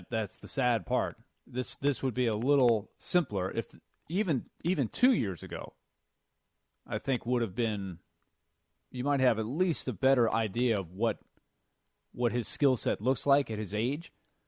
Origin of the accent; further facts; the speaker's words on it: Orlando, Florida, United States; like I'm from Orlando, right, where my hometown is, you know, 30, 40 minutes from Disney World.